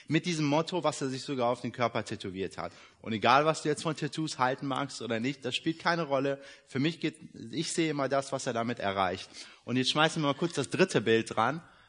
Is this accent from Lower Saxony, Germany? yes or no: yes; Leer, Lower Saxony, Germany; also born or lived in Iran; Ich bin gebürtiger Iraner und vor 20 Jahren nach Deutschland gekommen mit meiner Familie, hier aufgewachsen. Mein Bruder ist auch hier geboren, in Oldenburg, gar nicht so weit weg von hier. Und wir leben seit ungefähr 19 Jahren haben wir in Leer gelebt